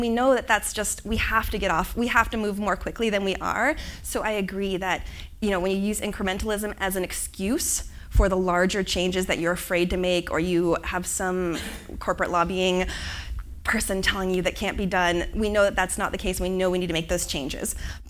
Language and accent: English; Florida, United States; I do the worst drawing of my home state. This is how I always draw it. I grew up in Florida